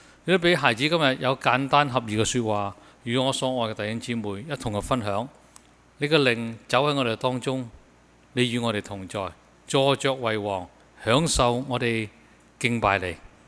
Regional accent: China; 其实我们中国人呢，我们的文化教导给我们知，我们是不可能一无挂虑的。

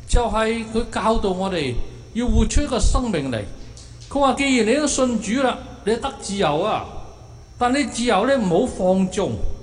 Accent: China; 尤其是我哋中國人喎

